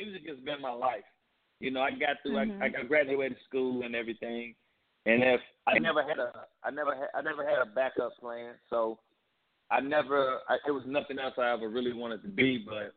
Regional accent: St. Louis, Missouri, United States; That's how I talk. That's how I grew up in St. Louis.

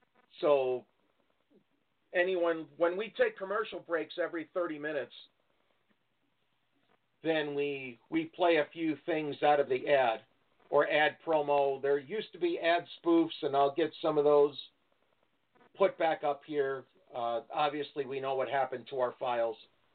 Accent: New York, United States; now in Las Vegas, United States; Because I just know that I'm originally a New Yorker, and I couldn't afford to live there.

